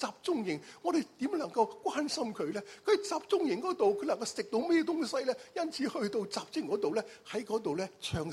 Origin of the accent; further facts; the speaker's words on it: China; 我哋中國人就話：你可以站立得住啦，30而立